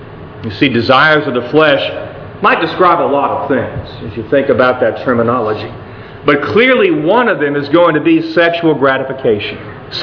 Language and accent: English; Paden City, West Virginia, United States; Back in my hometown of Payton City, West Virginia, we enjoy pepperoni rolls. We enjoy hot dogs with sauce.